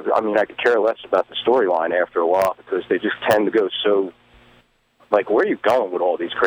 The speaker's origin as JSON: {"language": "English", "town": "Asbury Park", "region": "New Jersey", "country": "United States", "said": "I'm originally from Asbury Park."}